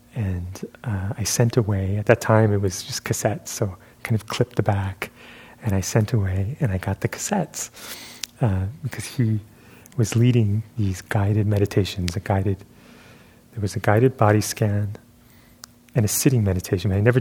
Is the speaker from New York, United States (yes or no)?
yes; Brooklyn, New York, United States; born there; I was born in Brooklyn, New York. Anyone from Brooklyn?